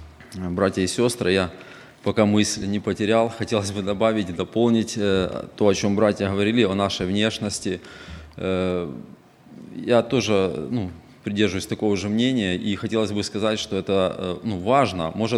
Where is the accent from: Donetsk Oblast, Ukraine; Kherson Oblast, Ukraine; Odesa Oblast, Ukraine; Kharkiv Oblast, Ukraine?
Kherson Oblast, Ukraine; moved away as an adult; now in United States; Мы жили на юге Украины, у нас там дом остался, родные, церковь. На юге Украины, в Херсонской области, это недалеко совсем от Крыма, мы на берегу Днепра живем. И мы 2 месяца здесь в Америке уже.